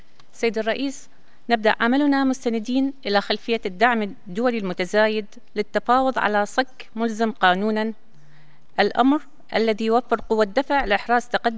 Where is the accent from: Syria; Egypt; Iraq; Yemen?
Iraq; يرى وفد بلدي العراق